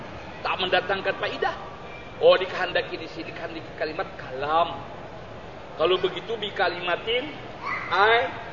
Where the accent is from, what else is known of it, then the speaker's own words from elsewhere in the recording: Java, Indonesia; now in Mecca, Saudi Arabia; Di sini, di Mekah ini masyhur. Kita-kita Jawa, umumnya Indonesia, Malaysia, Patani.